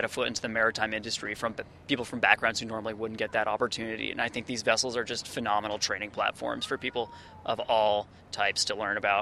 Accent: Boston, Massachusetts, United States; I'm from Boston. I'm over here on the West Coast now.

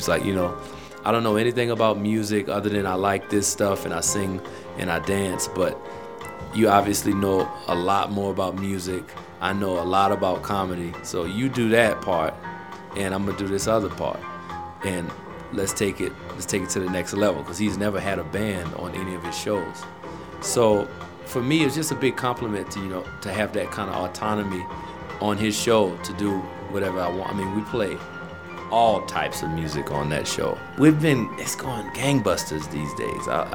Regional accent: Kenner, Louisiana, United States; growing up in Kenner, Louisiana, just outside of New Orleans, jazz town, musical family

